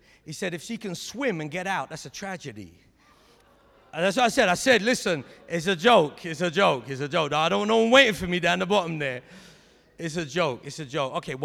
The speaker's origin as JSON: {"language": "English", "region": "London", "country": "United Kingdom", "tie": "born or raised there", "said": "So, okay, let's just say I grew up in South London my whole life, council estate, single-parent family."}